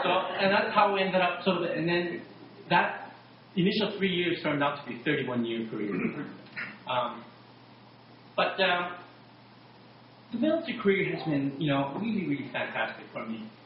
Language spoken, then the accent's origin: English; Canada; And after 10 years of growing up in Canada, in 80, I was accepted to UMC Medical School.